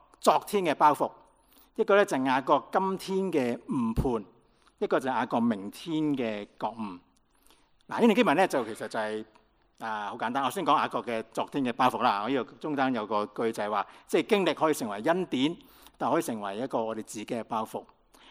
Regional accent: China; 我们中国人叫做先入门就为什么？为大嘛

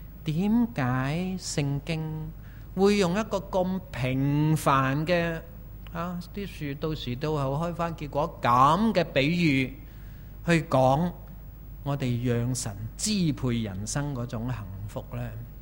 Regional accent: Hong Kong; 我们大多数人在香港生活长大

